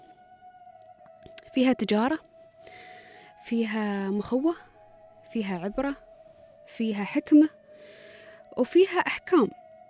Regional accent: United Arab Emirates; منها متداولة أصلا عالميا، ولكن نحن نحورها بطريقة تكون محلية تناسب بيئتنا في دولة الإمارات، رمستنا، لهجتنا، الشخصيات اللي نختارها.

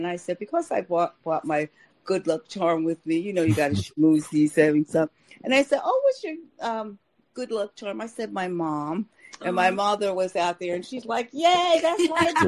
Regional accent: Morristown, New Jersey, United States; And I was being from Marstown, New Jersey, which is a very laid back town. It's sort of like, to tell you the truth, it's sort of like Oxford here. It's just a small town, but it's a little bit, it's closer to New York, so it's a little bit more bougie

